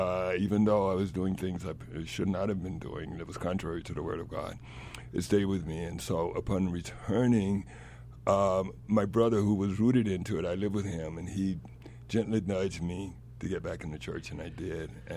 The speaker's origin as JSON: {"language": "English", "region": "the South", "country": "United States", "tie": "born or raised there", "said": "the only hope we had when I grew up in the South, given the conditions where segregation was legal as well as racism was legalized."}